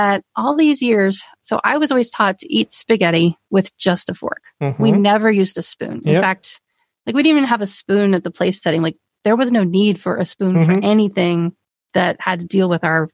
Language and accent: English; Pennsylvania, United States; I just thought, I'm from Pennsylvania. I'm from back east. I guess it's just an Eastern thing.